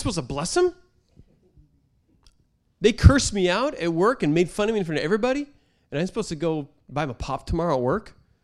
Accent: Seattle, Washington, United States; I'm from Seattle. I'm in my bubble.

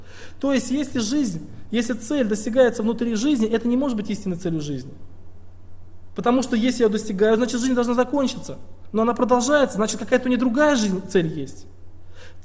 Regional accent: Tolyatti, Samara Oblast, Russia; Я приехал сюда из России. Ой, фу, говорю, из России, из этого. Из Тольятти.

